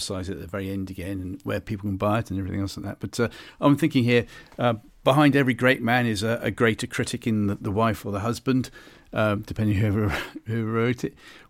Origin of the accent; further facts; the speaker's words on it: Bristol, South West England, United Kingdom; Well, I consider Bristol my hometown, a city, should I say.